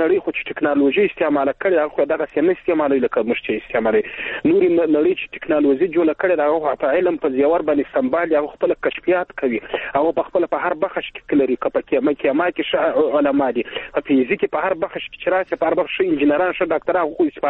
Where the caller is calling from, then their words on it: Helmand, Afghanistan; بدرې ابن هلمند مې اړیکې نیولې.